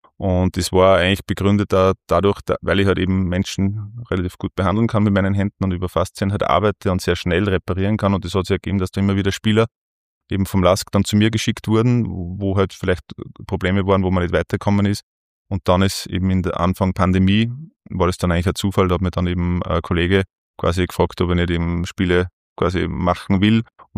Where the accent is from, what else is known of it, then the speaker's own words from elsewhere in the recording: Hörsching, Upper Austria, Austria; Ja, ein waschechter Oberösterreicher. Ich komme ursprünglich aus Hörsching. Und genau, bin jetzt immer noch in Oberösterreich, wohne jetzt aber in Pieperbach, bei Bennerhofen an der Krems ist es.